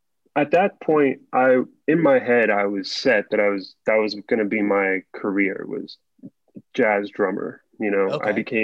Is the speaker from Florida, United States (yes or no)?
yes; Coral Springs, Florida, United States; I grew up in Coral Springs, so it was like